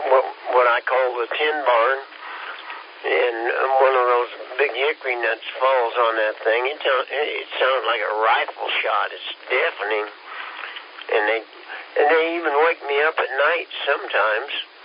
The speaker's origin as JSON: {"language": "English", "region": "Kansas", "country": "United States", "moved": "as an adult", "said": "And then and I am one of those. We come from Kansas 14 years ago"}